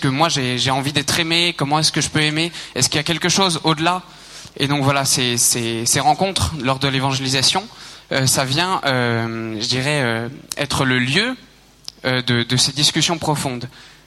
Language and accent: French; Vannes, Brittany, France; moi j'ai eu la chance de pouvoir faire une année de mission chez moi à Vannes, en Bretagne